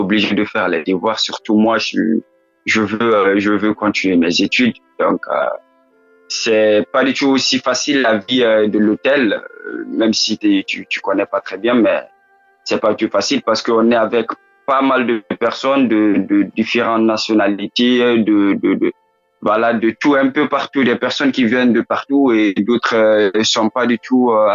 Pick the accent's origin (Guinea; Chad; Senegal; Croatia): Guinea; moved away; je suis arrivé seul ici moi parce que là où moi je viens c'est en Afrique de l'Ouest, donc en Guinée